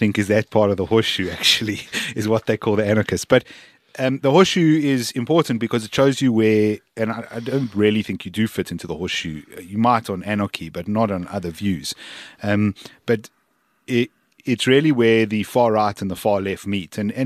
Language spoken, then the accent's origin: English; South Africa; As a South African, you don't have equal opportunity to become an astronaut